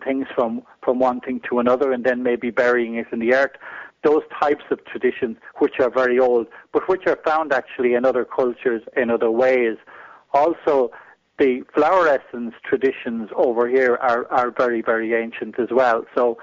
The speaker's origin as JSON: {"language": "English", "country": "Ireland", "tie": "born or raised there", "said": "So in Ireland, I happen to be, you know, I'm native Irish from that sense. So, and I'm very connected. I grew up on a farm here, so I've been very connected with the land."}